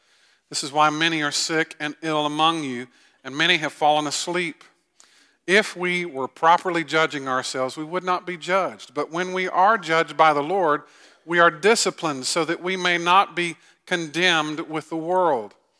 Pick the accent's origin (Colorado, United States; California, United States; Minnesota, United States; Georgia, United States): Georgia, United States; Augusta; I grew up in Augusta, as many of you know. I grew up in a larger church there.